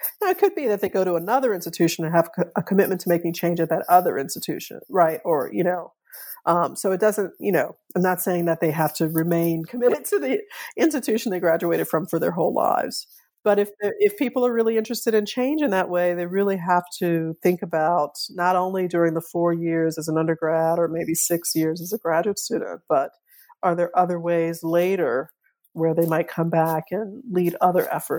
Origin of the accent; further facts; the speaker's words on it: New Orleans, Louisiana, United States; So I grew up in New Orleans. I've learned that my family, my father's side was there, on both sides of my family was there from the antebellum era.